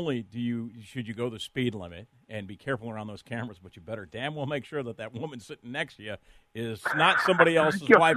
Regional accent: West Chicago, Illinois, United States; And everybody knows me. I'm from West Chicago, for God's

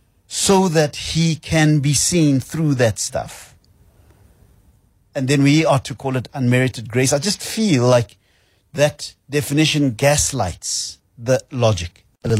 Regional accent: South Africa; first language Zulu; English is a second language; And sometimes English does not have the words or the terms or the ideas to express an idea or a notion or a feeling that I can only express in isiZulu or Sepedi.

